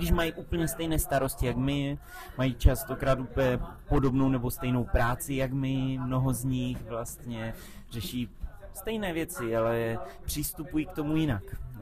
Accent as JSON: {"language": "Czech", "town": "Ostrava", "region": "Moravian-Silesian Region", "country": "Czechia", "said": "i když jsem z Ostravy, tak třeba zůstat tou jednou nohou na blízko té přírodě"}